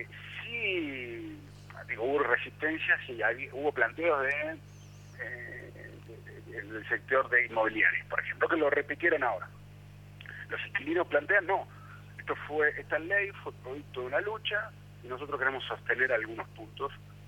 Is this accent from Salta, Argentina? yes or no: yes; Salta, Argentina; aquí en Salta, yo soy de Salta, para alquilar te basta con un recibo de sueldo o el monotributo y un fiador